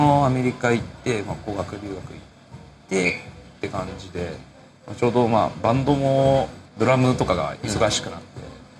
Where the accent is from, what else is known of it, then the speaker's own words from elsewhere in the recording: Sapporo, Hokkaido, Japan; まあ、やっぱ日本で、まあ、札幌育ちできたら